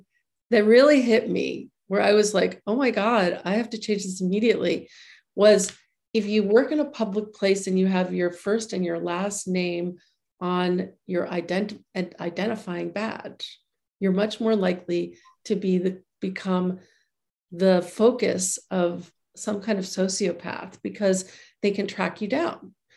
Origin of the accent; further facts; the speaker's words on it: New York City, New York, United States; I am suspicious, but then I was born and raised in Manhattan, so it kind of comes with the territory.